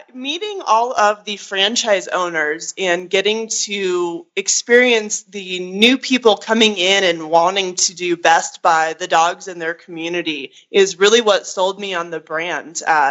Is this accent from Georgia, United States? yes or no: yes; Georgia, United States; I grew up in Georgia, actually, and I've always loved animals.